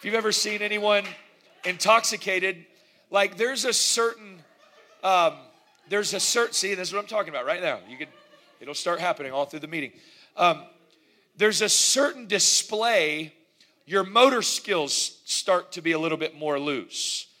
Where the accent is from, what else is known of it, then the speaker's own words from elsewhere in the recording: Florida, United States; Is I grew up in the Panhandle region of northwestern Florida, and we planted our first Summit Church there in the Panhandle region of northwestern Florida.